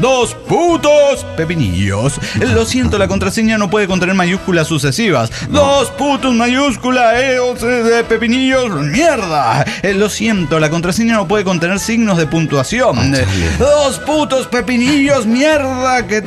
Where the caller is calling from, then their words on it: Buenos Aires, Argentina; de Buenos Aires, Argentina.